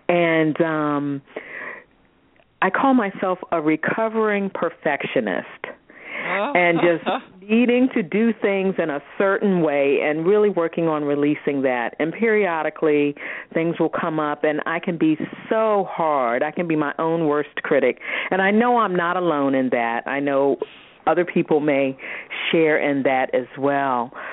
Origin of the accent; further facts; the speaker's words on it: Virginia, United States; And I'm thinking about being a Southerner, and I know I grew up in Virginia, but, you know, that's the South.